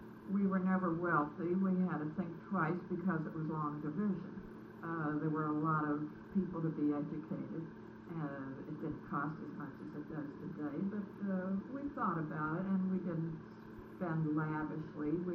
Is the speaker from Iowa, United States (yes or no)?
no; Beaver, Pennsylvania, United States; born there; I was born in Beaver, down the river, down the Ohio.